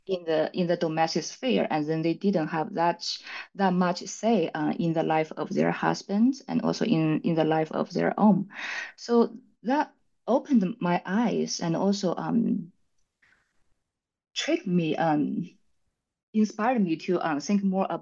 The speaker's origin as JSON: {"language": "English", "country": "China", "second_language": "English", "moved": "as an adult", "lives_now": "United States", "said": "especially when I came from China and then started my PhD in the States."}